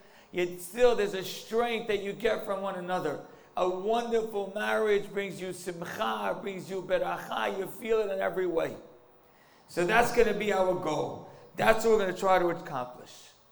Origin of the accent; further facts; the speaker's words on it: New York, United States; I am from New York, I'm from Brooklyn, New York, and I'm also from the same community.